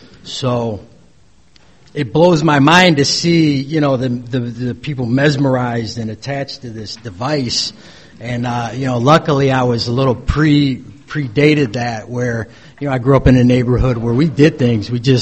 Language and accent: English; Cleveland, Ohio, United States; But I was born in Cleveland, Ohio, and I grew up with a beautiful single mother and two beautiful older sisters.